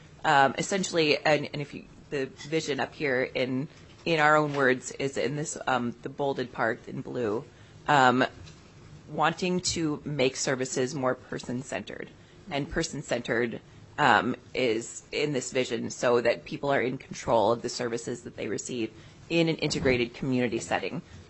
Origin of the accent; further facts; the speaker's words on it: Kenai, Alaska, United States; I'm from Kenai.